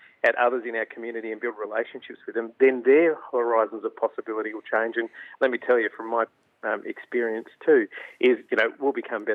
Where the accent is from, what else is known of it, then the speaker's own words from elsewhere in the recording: Malaysia; now in Australia; Well, you know, I'm an immigrant from Malaysia, Indian Sri Lankan background